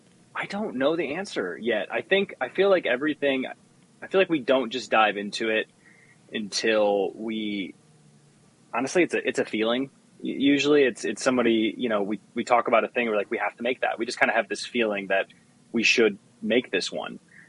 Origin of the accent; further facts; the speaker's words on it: Chesterton, Indiana, United States; I'm from Chesterton, and that's where she's from.